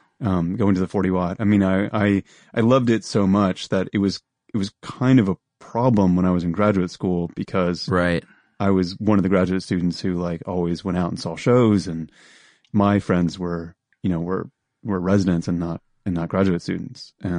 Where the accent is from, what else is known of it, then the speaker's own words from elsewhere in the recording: New Jersey, United States; born there; also born or lived in North Carolina / South Carolina; No, I was born in New Jersey, and in the early part of my life, probably the first time I really went to see movies, I was living in North Carolina and South Carolina, in the South.